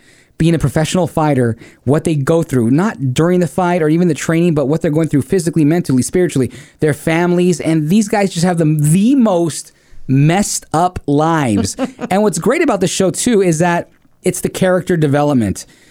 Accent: West Coast, United States; I was, you know, born and raised in the West Coast.

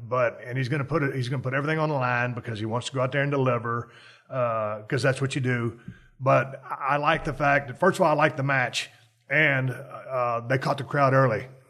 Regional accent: Texas, United States; we're the same age and I grew up in South Texas and wrestling was very regional back in the day.

